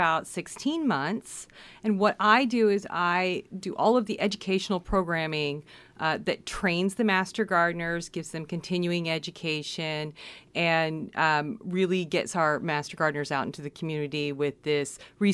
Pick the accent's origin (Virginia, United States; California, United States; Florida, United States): Florida, United States; I moved to Oregon a few years ago from Florida. I'm originally from Florida. However, I have lived all over the South as well as in Hawaii.